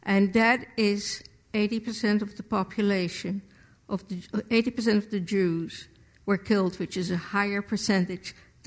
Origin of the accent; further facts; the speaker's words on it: Netherlands; When I speak or meet people and I say I am from Holland